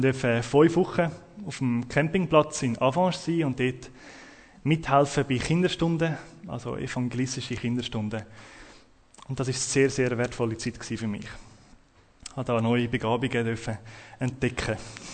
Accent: Zurich, Switzerland; ich komme von Zürich, das hört man vielleicht ein bisschen an meinem Dialekt. Ich bin dort schon seit 10 Jahren in der Axon Biblik in Zürich, daheim.

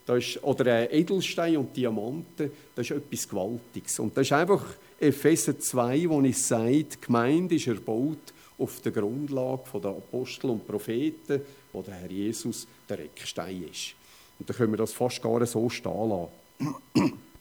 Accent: Switzerland; Also für unsere Sicherheit geben wir in der Schweiz als Schweizer relativ viel Geld aus.

